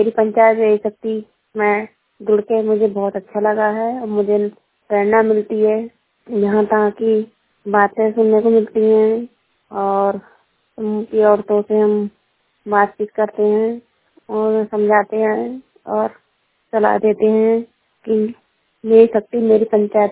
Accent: Bareilly, Uttar Pradesh, India; मैं थाने भूमित्रा की रहने वाली हूँ बरेली से

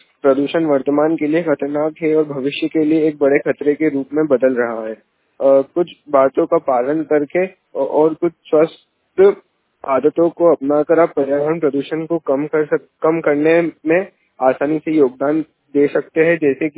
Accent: Indore, Madhya Pradesh, India; मैं इंदौर से हूँ।

